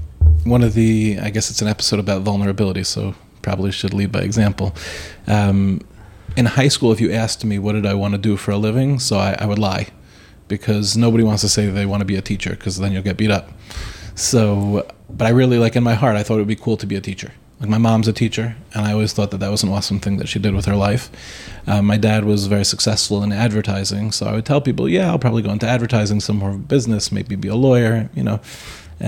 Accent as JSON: {"language": "English", "town": "Five Towns", "region": "New York", "country": "United States", "tie": "born or raised there", "said": "I grew up in the Five Towns. Went to a bunch of different yeshivas."}